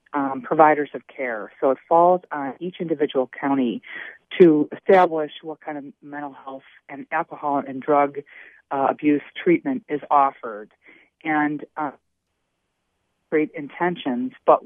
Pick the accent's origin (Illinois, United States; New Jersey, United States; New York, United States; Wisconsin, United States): Wisconsin, United States; Milwaukee; And I said, well, that's Madison. I'm from Milwaukee.